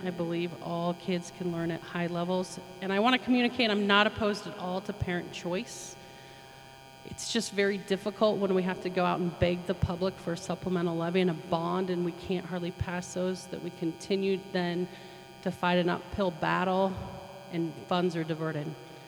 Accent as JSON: {"language": "English", "town": "Sandpoint", "region": "Idaho", "country": "United States", "tie": "born or raised there", "said": "Like the intro said, I was born and raised in North Idaho. Actually, I was born in the Sandpoint Hospital, so I'm sad that no other children will be born there."}